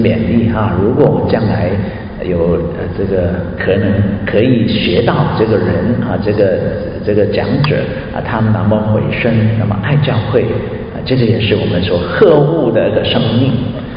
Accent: Tai Po, New Territories, Hong Kong; 我小的时候是在香港大埔啊，长大的啊，大埔的啊。

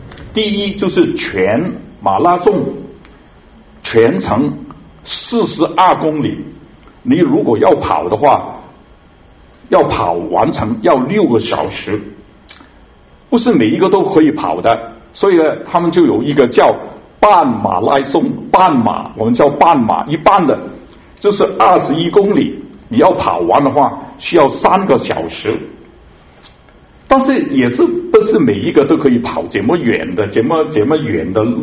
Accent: Hong Kong; now in Edmonton, Canada; 我来加拿大已经住了很多年，但是我是在香港出生长大的，所以我是中国人，我也是一个香港人，但是我也是加拿大人啊，我也是爱城的市民啊，我很多重的身份啊。

